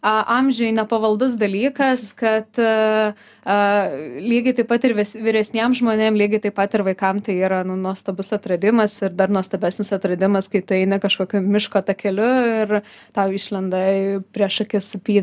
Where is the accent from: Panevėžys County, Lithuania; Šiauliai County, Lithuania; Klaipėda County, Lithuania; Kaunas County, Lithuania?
Panevėžys County, Lithuania; Rokiškis; aš esu iš Rokiškio, mano kaimas yra Rokiškio rajona, kuriame yra kupina tiesiog gausu labai gražių vietų